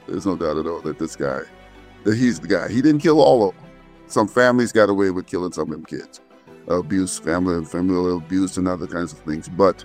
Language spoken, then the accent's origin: English; Charleston, South Carolina, United States; I'm from Charleston, South Carolina, which is, you know, about 4 hours away by driving.